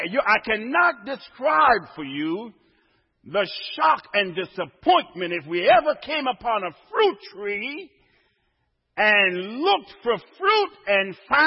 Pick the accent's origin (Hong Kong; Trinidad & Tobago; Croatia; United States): Trinidad & Tobago; no, I'm from lower down, Trinidad. But I was born in the Caribbean